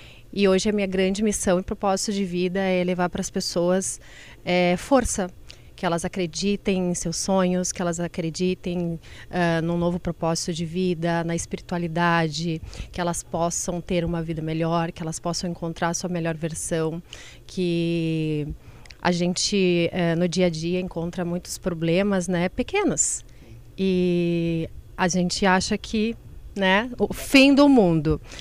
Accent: Minas Gerais, Brazil; now in São Paulo, Brazil; eu sou mineira, moro em São Paulo e vim para o Rio Grande do Sul

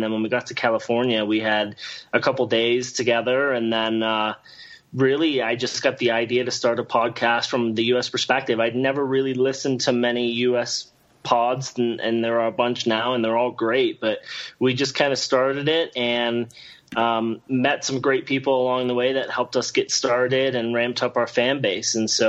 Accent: England, United Kingdom; now in Denver, United States; I've lived in Denver for 6 years. I've lived in America now for about 20. I was born and raised in England, grew up relatively close to where Arsenal trained

